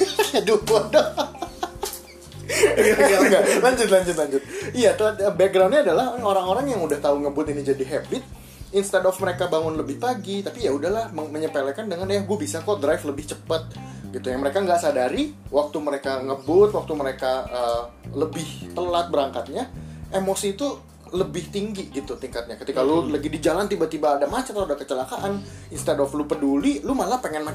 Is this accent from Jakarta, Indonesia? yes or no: yes; Jakarta, Indonesia; Mungkin kalau kita orang Jakarta ya mungkin 5-10 menit lah ya